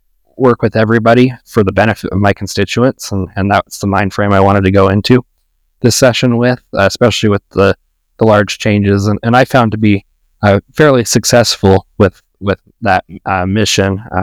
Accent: Rock Springs, Wyoming, United States; Yeah, I'm born and raised in Rock Springs, Wyoming, and have grown up and with the passion of serving my community.

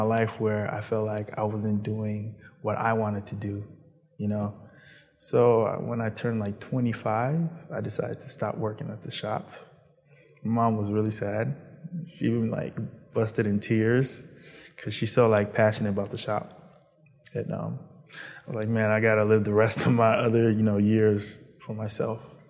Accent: Baltimore, Maryland, United States; also born or lived in New York; Well, I lived in, I was born in New York, sorry. And then I traveled after 4 to Baltimore. It was rough in New York and it was rough in Baltimore. Decided to move from Baltimore to Virginia, then Maryland, and then Virginia.

